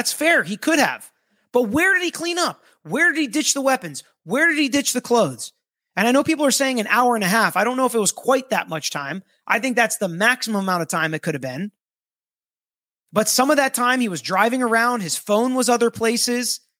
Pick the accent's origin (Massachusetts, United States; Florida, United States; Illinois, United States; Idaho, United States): Florida, United States; You guys tell me, right? Because I'm from Florida.